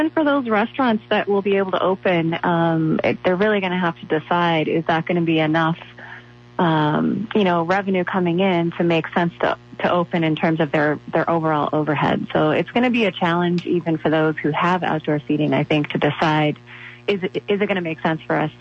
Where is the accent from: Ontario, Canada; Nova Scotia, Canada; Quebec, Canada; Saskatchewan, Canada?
Nova Scotia, Canada; Listen, I grew up in Nova Scotia, Canada. It's exactly like Connecticut.